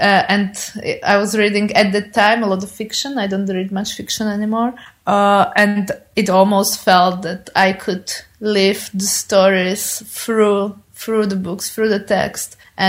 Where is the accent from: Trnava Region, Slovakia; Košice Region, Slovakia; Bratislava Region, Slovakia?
Bratislava Region, Slovakia; Bratislava; I grew up in Slovakia. I'm from the capital city, Bratislava, but most of my childhood I grew up in this town, which is kind of on the outskirts of Bratislava. I grew up in this very usual housing estate.